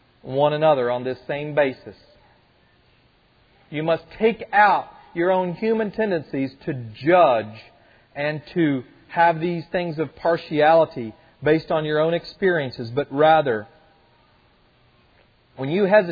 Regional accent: Kentucky, United States; So I'm from Kentucky. Anybody here from Kentucky?

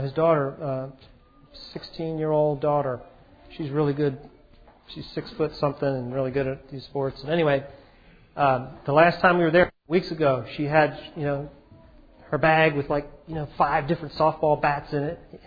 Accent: United States; I'm an American. I want to do everything. I want to experience every good thing.

